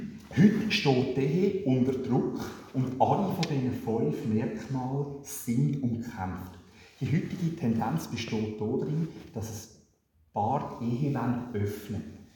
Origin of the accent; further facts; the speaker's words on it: Switzerland; Das ist immer mehr ein Thema bei uns in der Schweiz.